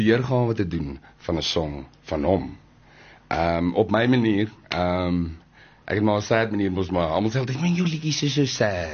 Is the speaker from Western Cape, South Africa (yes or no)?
no; Free State, South Africa; accent: Free State; ek klink net vir my funny, want ek kom van die Vrystaat af, so ek het die accent